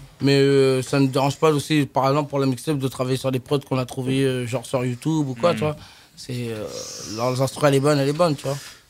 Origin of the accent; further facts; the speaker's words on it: Rouen, Normandy, France; moi je suis rappeur de Rouen. Rive gauche, je suis vraiment de Rouen.